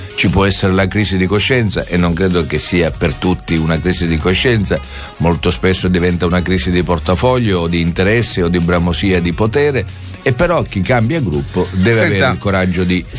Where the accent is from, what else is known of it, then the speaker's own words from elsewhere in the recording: Sicily, Italy; Sicilia è nel pantano, vive il momento più drammatico del suo lungo dopoguerra. Voglio mettere a disposizione della mia terra la mia competenza